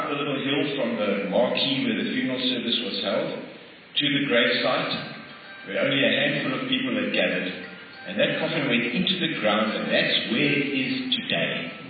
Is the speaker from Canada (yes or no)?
no; South Africa; from South Africa